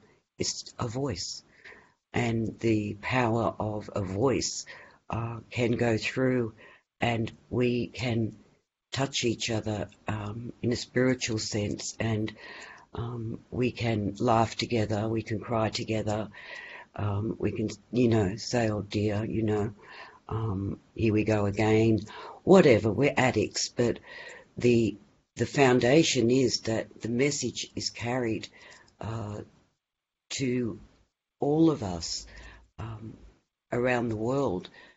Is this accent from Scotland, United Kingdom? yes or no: yes; Scotland, United Kingdom; born there; I was born over there in Scotland, so it's very close to my heart.